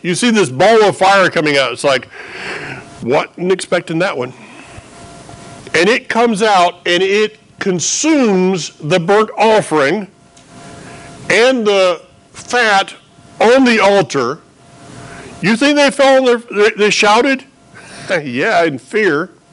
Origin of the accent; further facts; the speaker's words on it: Florida, United States; Now, I grew up in North Florida where we have oak.